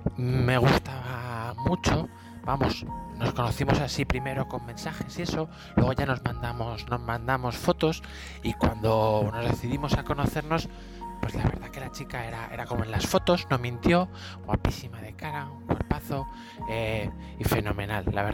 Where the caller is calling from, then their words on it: Candeleda, Castile and León, Spain; de Candeleda, Cáceres.